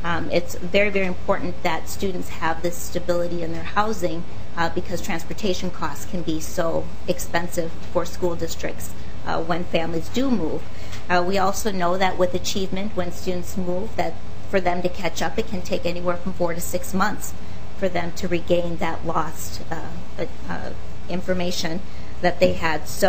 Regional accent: Minneapolis, Minnesota, United States; I grew up in the Glendale Projects in Southeast Minneapolis

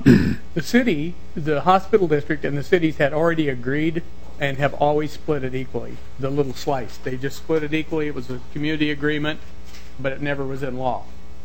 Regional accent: Indianapolis, Indiana, United States; born there; He was born in that hospital. I was born in Indianapolis. I pay. He doesn't.

